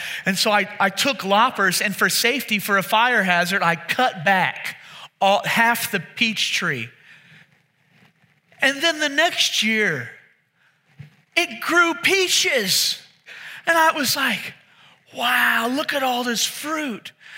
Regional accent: Pearland, Texas, United States; I had a pear tree because I was from Pearland, and that's the only reason I bought it.

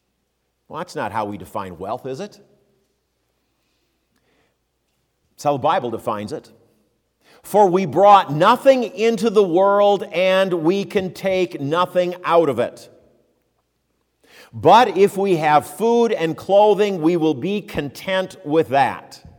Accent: United States; I had no idea how people around the world looked at me as an American.

